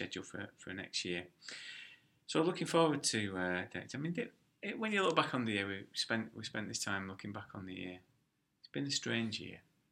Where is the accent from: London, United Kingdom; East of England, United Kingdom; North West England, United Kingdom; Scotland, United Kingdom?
North West England, United Kingdom; Bolton; I come from Bolton.